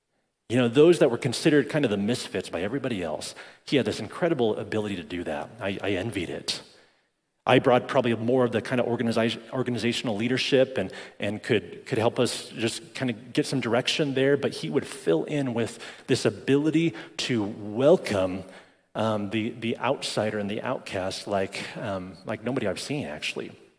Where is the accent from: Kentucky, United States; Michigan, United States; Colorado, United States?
Colorado, United States; Broomfield; I grew up in Broomfield. We weren't country club members, but we did live a half block from the country club.